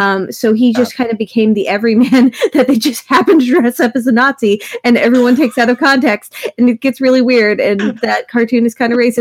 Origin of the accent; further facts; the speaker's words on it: Oklahoma, United States; I mean, like, I grew up in Oklahoma, and so I still remember when Disney Channel used to play Song of the South on Disney Channel